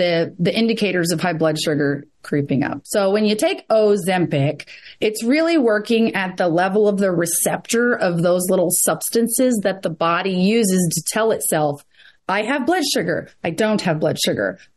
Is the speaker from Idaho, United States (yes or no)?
no; Kentucky, United States; And I don't think either pronunciation is right or wrong. I'm from Kentucky, so I say